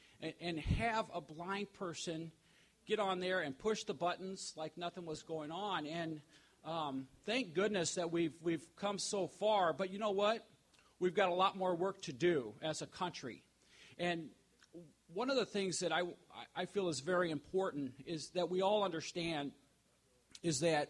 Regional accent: Illinois, United States; actually I come from Kelowna, Illinois, which we also refer to it as part of the Quad Cities.

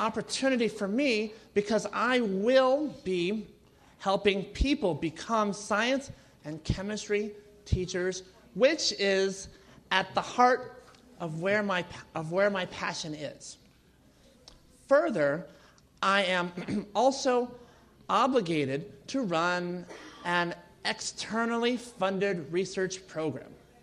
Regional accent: Illinois, United States; I have for a long time dreamed of returning back to my home state of Illinois.

